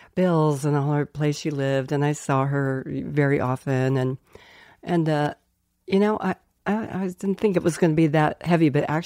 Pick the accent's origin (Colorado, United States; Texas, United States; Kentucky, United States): Colorado, United States; Colorado Springs; I'm going to have a memorial, excuse me, where we grew up in Colorado Springs, Colorado